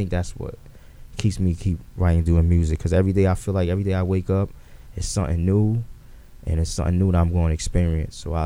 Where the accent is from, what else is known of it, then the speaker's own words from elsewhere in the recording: Queens, New York, United States; I was born in Jamaica, Queens. I have a lot of family still to this day in Queens and Rosedale.